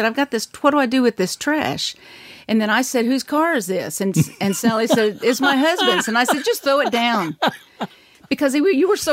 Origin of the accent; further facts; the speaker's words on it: Alabama, United States; And I'm from Alabama.